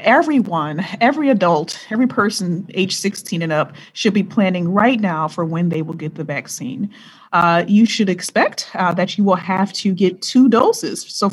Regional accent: Michigan, United States; the vaccines were manufactured right here in my home state of Michigan was simply amazing.

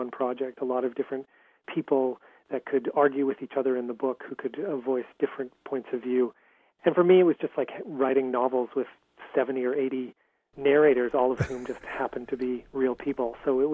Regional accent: British Columbia, Canada; also born or lived in London; I'm Canadian and I grew up on the West Coast.

